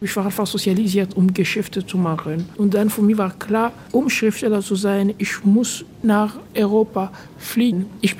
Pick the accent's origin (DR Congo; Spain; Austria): DR Congo; Lubumbashi, Haut-Katanga; Aber in meiner Heimatstadt gab es keine Musikschule. In der Minenstadt arbeiten Menschen von Montag bis Samstag, Sonntag, man geht in die Kirche. Es gibt wenig Raum, wenig Platz für die Kultur. Und Lubumbashi ist auch so geprägt.